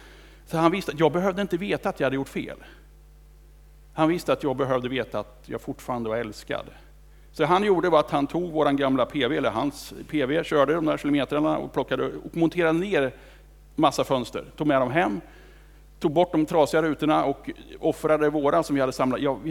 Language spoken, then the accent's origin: Swedish; Kumla, Örebro County, Sweden; Jag är uppväxt på landet utanför Kumla, 3 kilometer från centrum.